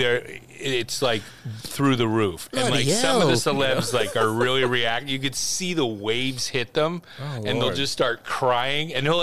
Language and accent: English; Philadelphia, Pennsylvania, United States; Because I'm from Philly.